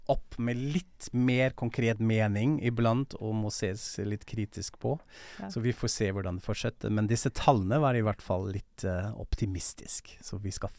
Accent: Germany; Norwegian is a second language; og det synes jeg så fascinerende som tysker

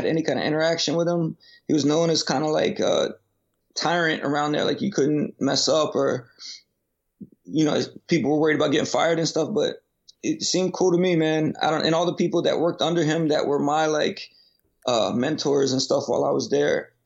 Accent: Delaware, United States; I'm coming from Delaware. That's where I'm originally from. So I'd never seen anything like this. I had no family in the entertainment industry.

